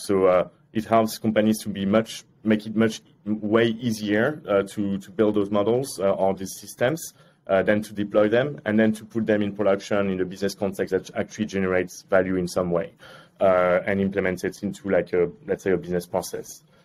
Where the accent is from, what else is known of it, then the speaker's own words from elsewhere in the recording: Paris, Île-de-France, France; also born or lived in Singapore; now in London, United Kingdom; I've lived in London for 8 years now. Just before I was in Singapore. I'm from Paris initially.